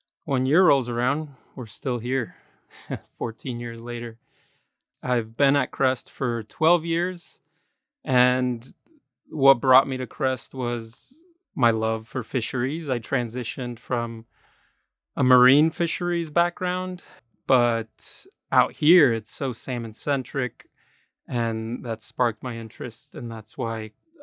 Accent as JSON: {"language": "English", "region": "Florida", "country": "United States", "lives_now": "Astoria, United States", "said": "I'm from Florida. Came to Astoria in 2012 with Mandy Flights, my partner in crime."}